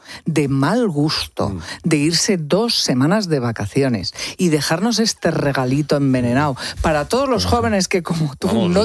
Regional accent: Spain; Me ofende como española

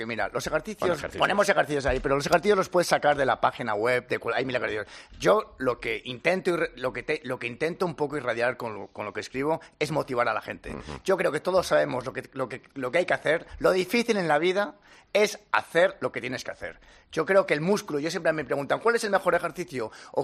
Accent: Spain; moved away as an adult; Yo me fui de España a los 18 años.

